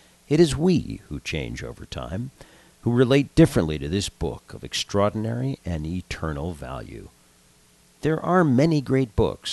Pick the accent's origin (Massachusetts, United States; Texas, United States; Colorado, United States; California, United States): California, United States; Los Angeles; Still, why did any of this interest a Jewish boy growing up in Los Angeles, California, very far from the major theaters of this old conflict?